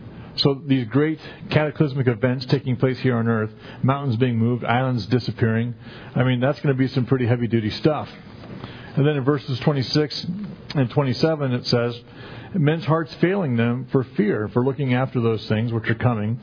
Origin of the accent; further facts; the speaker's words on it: California, United States; growing up in California, particularly in Southern California, to me, earthquakes were commonplace.